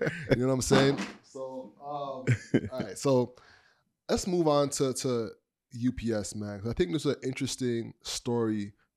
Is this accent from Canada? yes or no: yes; Malvern, Ontario, Canada; I was raised in Malvern and then went to boarding school in Oshawa.